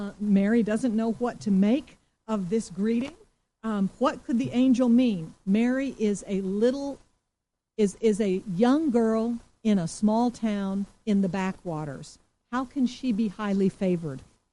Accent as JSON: {"language": "English", "country": "Singapore", "tie": "born or raised there", "also_born_or_lived": "United States", "said": "although I'm from the U.S. and I'm American, I grew up in Singapore, and I grew up in Singapore in the 60s, and I still remember engagements in the church in Singapore."}